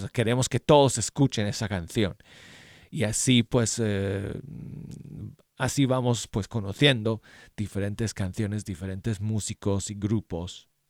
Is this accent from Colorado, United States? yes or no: yes; Denver, Colorado, United States; como me pasaba a mí de joven tratando de llamar a la emisora allá en mi ciudad natal de Denver a la 107.9 FM.